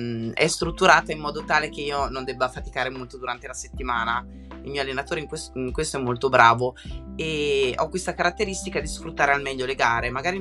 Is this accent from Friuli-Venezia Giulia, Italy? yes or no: no; Rimini, Emilia-Romagna, Italy; io sono di Rimini